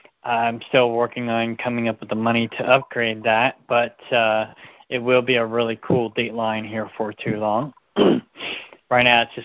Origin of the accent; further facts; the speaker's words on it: Kansas City, Missouri, United States; Basically, my former business partner was from L.A., and I'm from Kansas City, and So